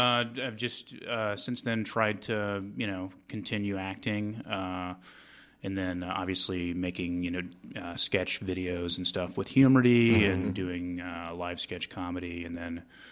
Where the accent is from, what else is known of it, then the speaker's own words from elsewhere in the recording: Fort Worth, Texas, United States; I'm from Fort Worth.